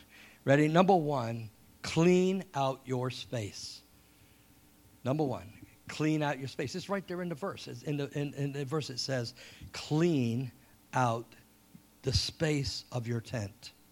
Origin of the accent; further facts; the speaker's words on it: England, United Kingdom; born there; I was born in England. I was my whole family was born in England, and my dad and mom were Welsh, and I don't have a British accent.